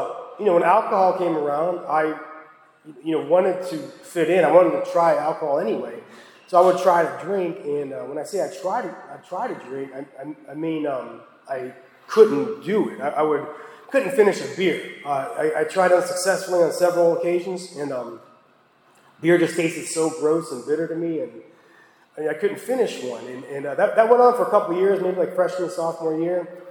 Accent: Ohio, United States; I'm from Northeast Ohio, and just recently I went to visit my parents with my son.

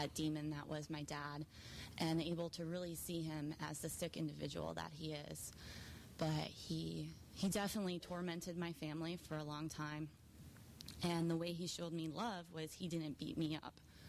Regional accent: Detroit, Michigan, United States; I'm from Detroit. If you can't tell, I'm pretty thuggish. I had that Detroit thug in me.

